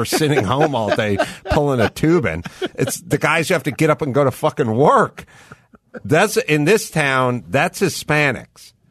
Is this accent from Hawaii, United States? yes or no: no; California, United States; Mike August is from Louisiana. And I'm from California.